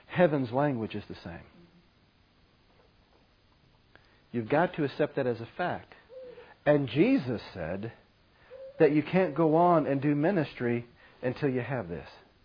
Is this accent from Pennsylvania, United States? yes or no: yes; Pennsylvania, United States; We speak broken English and we're from America. Can't speak anything else. Pennsylvania, you know.